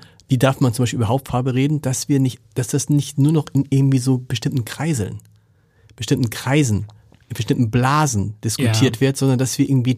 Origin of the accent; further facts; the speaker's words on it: Harburg, Hamburg, Germany; ich komme aus Harburg